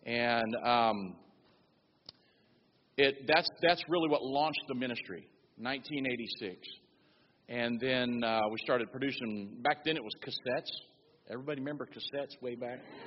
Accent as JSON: {"language": "English", "region": "Indiana", "country": "United States", "lives_now": "Dallas, United States", "said": "We're from Dallas, Texas, and I'm originally a Hoosier."}